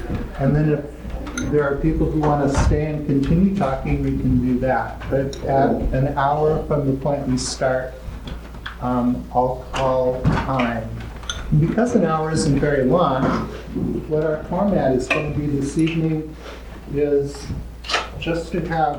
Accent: Minnesota, United States; I grew up Lutheran in Minnesota, went to St. Olaf College and Pacific Lutheran Theological Seminary in Berkeley

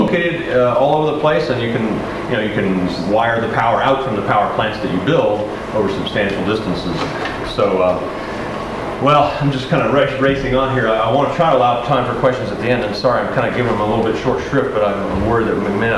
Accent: Virginia, United States; now in California, United States; I come from Virginia, and I miss the fall colors. We do get them in California

